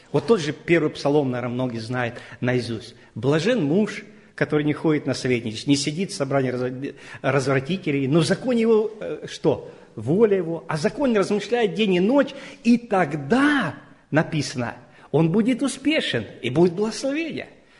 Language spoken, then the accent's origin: Russian; Yessentuki, Stavropol Krai, Russia; now in Yekaterinburg, Russia; сам я родился в Ессентуках, и там родина моя, и дедушка там, и церковь 100 лет нашей церкви, уже 110 лет. И это уже потом я поехал миссионером на Урал, в Екатеринбург, и вот уже 15 лет там.